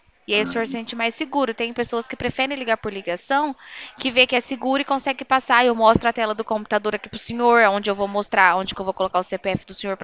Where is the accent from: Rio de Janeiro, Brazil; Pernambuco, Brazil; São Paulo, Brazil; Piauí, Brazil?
São Paulo, Brazil; Bebedouro; sou daqui de Bebedouro.